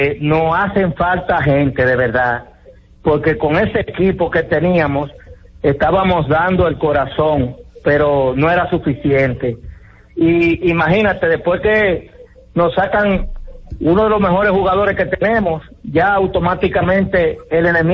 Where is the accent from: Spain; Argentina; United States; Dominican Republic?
Dominican Republic; estamos ahí diciendo al pie del cañón que somos dominicanos.